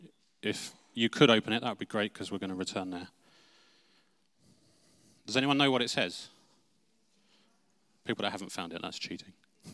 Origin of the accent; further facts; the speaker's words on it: United Kingdom; We, as British people, can stand on the word of God and apply it to our lives and our nation.